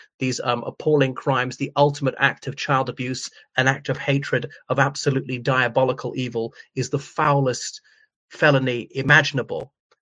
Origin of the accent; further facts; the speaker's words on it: Ireland; o everyone … from Ireland.